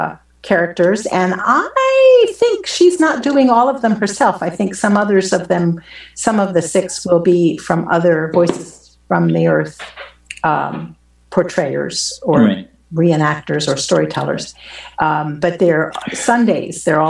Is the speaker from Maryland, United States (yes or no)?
yes; Funkstown, Maryland, United States; I grew up in Funkstown, born 1960 or so, when I was 6, 7, 8 years old.